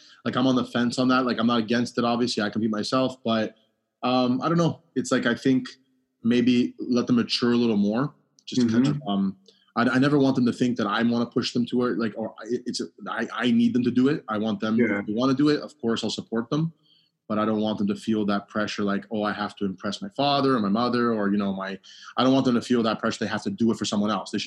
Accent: Ajax, Ontario, Canada; Well, I grew up in Ajax.

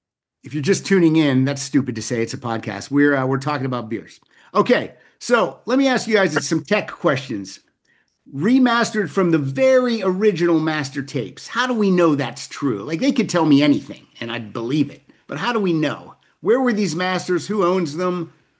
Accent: Hollidaysburg, Pennsylvania, United States; Oh, this was, I grew up in Pennsylvania. So this was.

